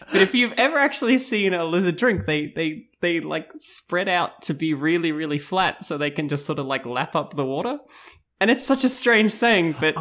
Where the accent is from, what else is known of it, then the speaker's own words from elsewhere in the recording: Australia; also born or lived in South Africa; my mother is Dutch and my father is South African, and I was born in South Africa and we came over to Australia when I was like 7 or so.